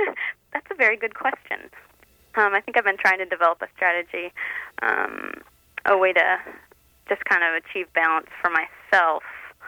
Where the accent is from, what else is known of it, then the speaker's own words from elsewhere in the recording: Midwest, United States; So, and I grew up in the Midwest, and I'm used to the West Coast and the laid-back kind of way people are on the West Coast.